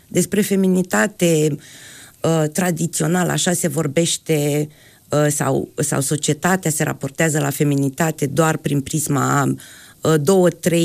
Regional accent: Iași, Iași County, Romania; Noi suntem 8 artiste din Iași

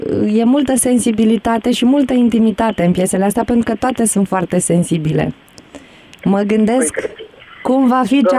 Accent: Romania; noi ca români așa trebuie să schimbăm ceva la mentalitate

